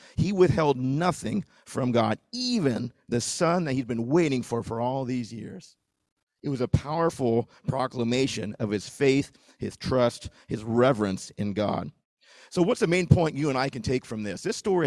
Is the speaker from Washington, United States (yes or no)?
yes; Washington, United States; I grew up in Washington, and I went to University of Washington.